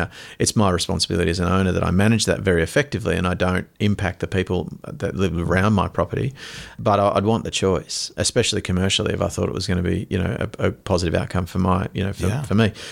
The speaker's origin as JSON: {"language": "English", "town": "Noosa", "region": "Queensland", "country": "Australia", "tie": "born or raised there", "said": "I grew up in Noosa Sound on the waterfront"}